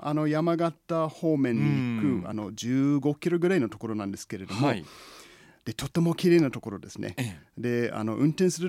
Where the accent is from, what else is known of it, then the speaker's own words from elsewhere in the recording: Missouri, United States; Japanese is a second language; now in Japan; まずは私生まれ育ちはアメリカの、メズリ州なんですけれども